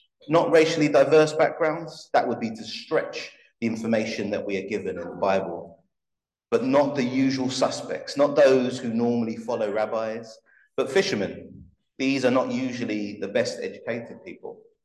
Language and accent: English; London, United Kingdom; I was 12 years old. And as you know, I grew up down the road. So as a black man growing up in Southeast London